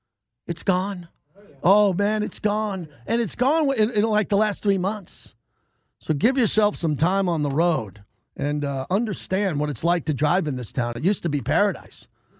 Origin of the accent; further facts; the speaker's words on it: New York, United States; I'm from New York. We had the Long Island Expressway. We had tunnels.